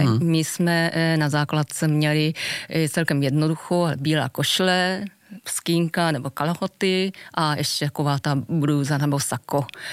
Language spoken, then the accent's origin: Czech; Osaka, Japan; Czech is a second language; Řekneme, já jsem z Osaky, takže v Osace byla silná tradice, že musíme nosit školní uniformy.